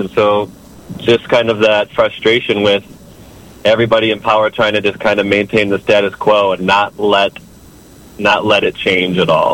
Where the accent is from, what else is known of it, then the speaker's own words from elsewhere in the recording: Sioux Falls, South Dakota, United States; Well, I'm from Sioux Falls, South Dakota. I started playing music when I was 16 years old.